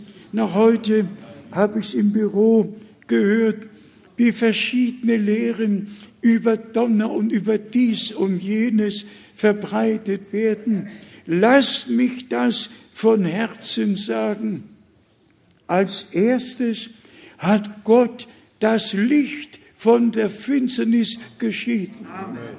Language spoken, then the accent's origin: German; Pomeranian Voivodeship, Poland; moved away; Ihr alle wisst, ich komme doch aus dem Preußen, Bistum. Ich komme nur aus dem Bezirk Danzig, noch nicht mal im Lande geboren, mit zwei Sprachen groß geworden.